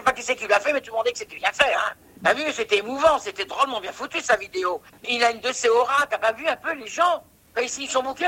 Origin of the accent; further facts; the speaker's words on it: France; born there; Moi, je suis né en France, j'ai connu la France de Gaulle, j'ai connu la France Giscard